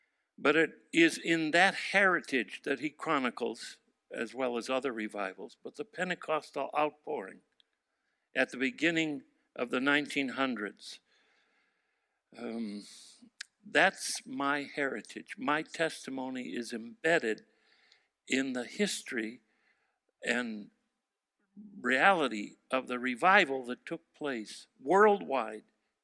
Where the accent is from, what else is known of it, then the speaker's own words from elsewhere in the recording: Montana, United States; born there; I was born in Montana while the U.S. was fighting a war against his country in Germany.